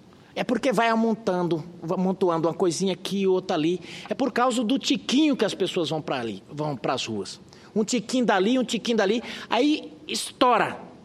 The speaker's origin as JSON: {"language": "Portuguese", "region": "Mato Grosso", "country": "Brazil", "said": "eu sou lá do Mato Grosso e estou começando ainda."}